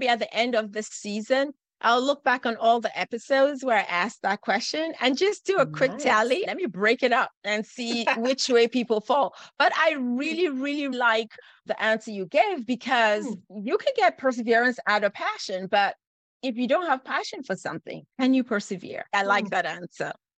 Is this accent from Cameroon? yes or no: yes; Cameroon; moved away; I'm an immigrant. I came from Cameroon originally. It's been almost 40 years.